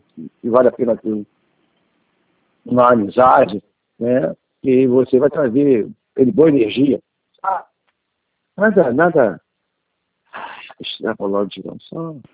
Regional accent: Penha, Brazil; Eu nasci e cresci na Penha.

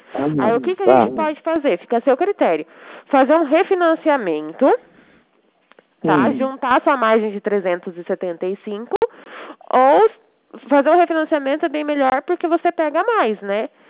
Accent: São Paulo, Brazil; eu sou do estado de São Paulo.

